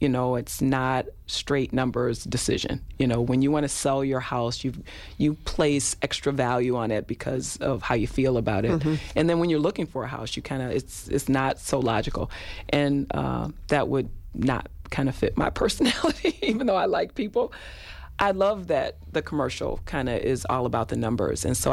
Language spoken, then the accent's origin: English; Detroit, Michigan, United States; And I grew up in Detroit where we had a big J.L. Hudson's building, and it was an experience.